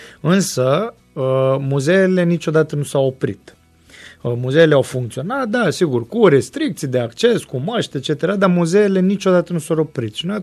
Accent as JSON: {"language": "Romanian", "region": "Moldavia", "country": "Romania", "accent": "Moldavian", "said": "Și am prins accentul ăsta de regiune, de regiunea Moldova. Și la Cluj toată lumea îmi zice, măi, tu ai accent de moldovean."}